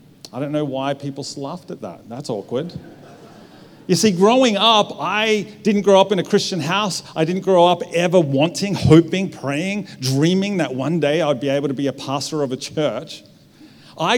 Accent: Victoria, Australia; now in Sunshine Coast, Australia; We returned back to Australia about 3 years ago, and while we're originally from Victoria, we decided to move up to the Sunshine Coast because they told us it was a really dry, nice, sunny environment.

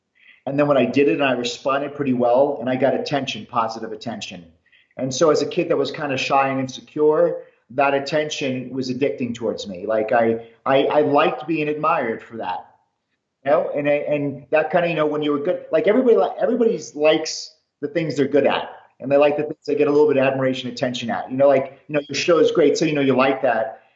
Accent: New York, United States; I grew up in New York and I had two parents who never graduated high school

